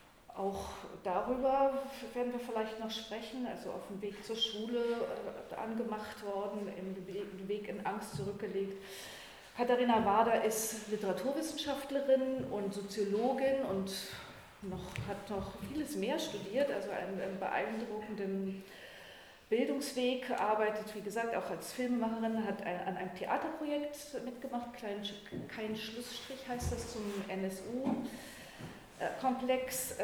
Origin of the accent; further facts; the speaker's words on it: Rostock, Mecklenburg-Vorpommern, Germany; und ich bin in Rostock aufgewachsen.